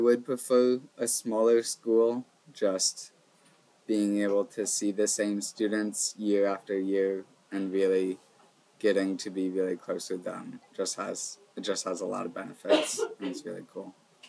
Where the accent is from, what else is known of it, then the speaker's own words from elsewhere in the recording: Churchville, New York, United States; I'm actually originally from Rochester, more specifically in Churchville, which is like a suburb of Rochester. So I graduated from Churchville, Charlie.